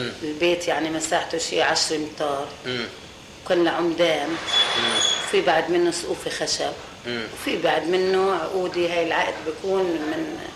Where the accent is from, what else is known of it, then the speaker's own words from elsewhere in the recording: Haifa, Haifa District, Israel; سوق الشوام. كان عندنا بحيفا